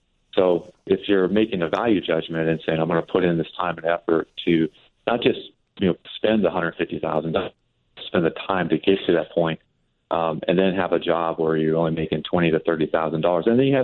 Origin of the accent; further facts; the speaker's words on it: Montana, United States; given the fact that, you know, I grew up in Montana, a small, and, you know, Billings was my airline or my the place I wanted to fly out of.